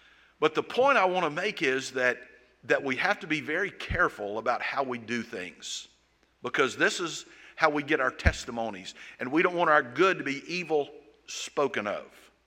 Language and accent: English; Savannah, Georgia, United States; But there was churches like the one that I grew up in Savannah.